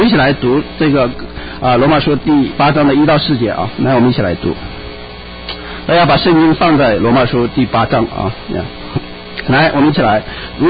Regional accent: China; 我们生活在从小生活在一个双重话语的体系下面啊，特别是从中国大陆来的人

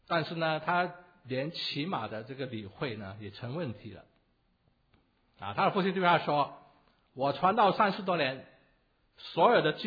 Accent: China; 我们中国人的宣教施工起步就比较慢啊，我们大概只走了50多年。

